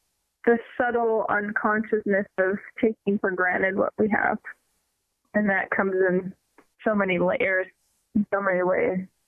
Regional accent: East Coast, United States; he knew I was from the East Coast

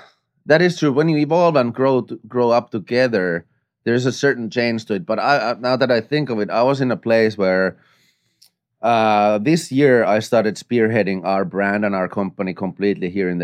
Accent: Finland; English is a second language; because I come from Finland and we're pretty freaking real.

